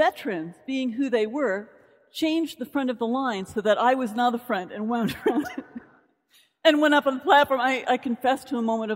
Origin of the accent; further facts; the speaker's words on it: Etobicoke, Ontario, Canada; because now you know I'm from Etobicoke, you can identify them.